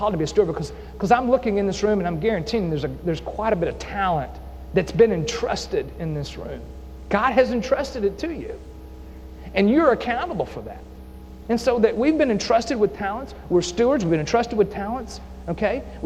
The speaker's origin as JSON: {"language": "English", "region": "Tennessee", "country": "United States", "tie": "born or raised there", "lives_now": "Tampa, United States", "said": "I mean, I'm a Tennessean, right? I grew up in Tennessee"}